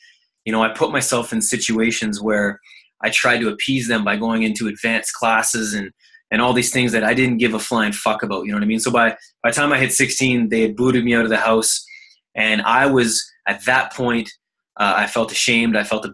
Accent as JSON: {"language": "English", "country": "Canada", "tie": "born there", "also_born_or_lived": "Italy", "said": "come from an immigrant family, Italian background. They moved here, obviously, for a better life. I was born in Canada, went back to Italy for a little bit."}